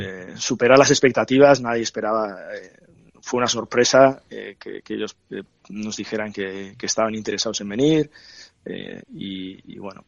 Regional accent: Basque Country, Spain; representa un punto de conexión con mi tierra y especialmente, bueno, con Euskadi, sí, pero también con Guipúzcoa, ¿no?

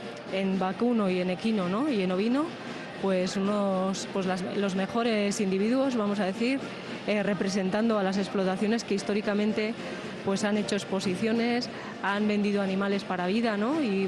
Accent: Basque Country, Spain; es un orgullo como vasco

